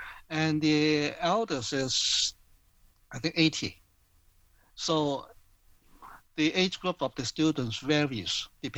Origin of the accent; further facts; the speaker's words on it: Hong Kong; moved away as an adult; now in Toronto, Canada; I came from Hong Kong in the year 1988 as a professional social worker coming to Toronto to continue my career in a community center in downtown Toronto.